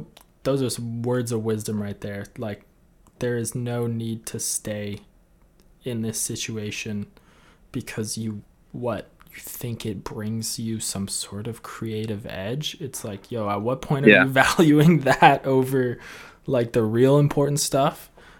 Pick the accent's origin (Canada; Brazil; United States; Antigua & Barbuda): Canada; Sometimes as a Canadian, I want to escape from shoveling my driveway